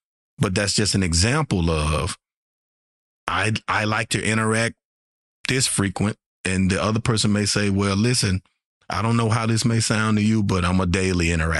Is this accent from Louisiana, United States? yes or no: yes; Shreveport, Louisiana, United States; No, Louisiana, perhaps. I'm from Shreveport, Louisiana.